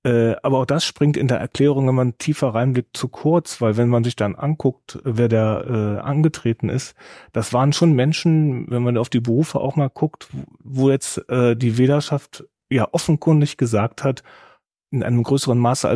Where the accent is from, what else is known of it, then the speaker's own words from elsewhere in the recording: Saxony-Anhalt, Germany; wenn ich von meinem Heimatort nach Stendal unterwegs bin, das sind 30 Kilometer